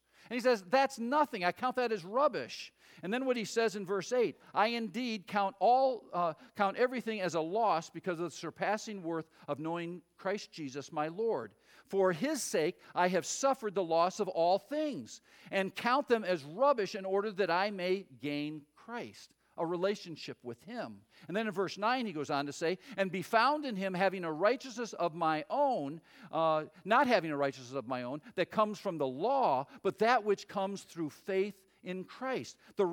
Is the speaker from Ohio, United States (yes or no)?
no; Chicago, Illinois, United States; I said, well, not really, because I'm a pastor from Chicago, and I'm here just to help pastors in their understanding of Scripture.